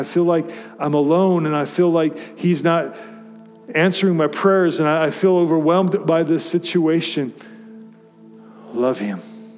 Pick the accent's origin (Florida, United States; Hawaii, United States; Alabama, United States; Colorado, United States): Colorado, United States; I grew up in Colorado. I'd never been to the Olympic Training Center.